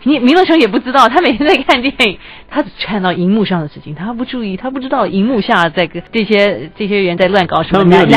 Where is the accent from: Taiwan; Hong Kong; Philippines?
Taiwan; 港片以前我们台湾人很多港片啊